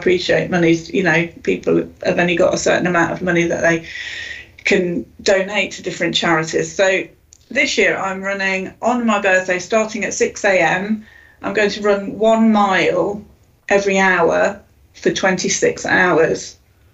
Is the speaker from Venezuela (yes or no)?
no; United Kingdom; You know, we're British, aren't we?